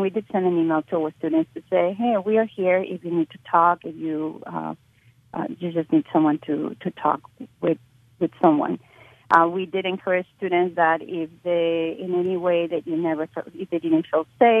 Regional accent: Mexico; I mean, I'm originally from Mexico

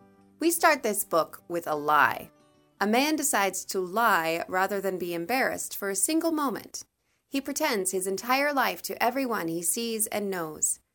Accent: Norton, Kansas, United States; from Norton, Kansas.

